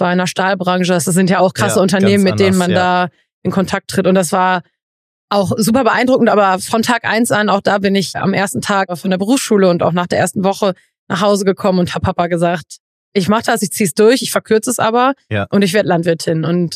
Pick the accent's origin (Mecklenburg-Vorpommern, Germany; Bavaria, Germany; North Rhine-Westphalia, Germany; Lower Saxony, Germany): North Rhine-Westphalia, Germany; Xanten; Aus dem schönen Zanten, genau.